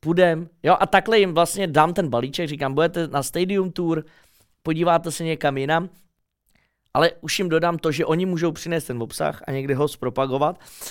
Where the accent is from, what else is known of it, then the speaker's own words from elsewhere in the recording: Prague, Czechia; Protože jsem Pražák, že jo? Born and raised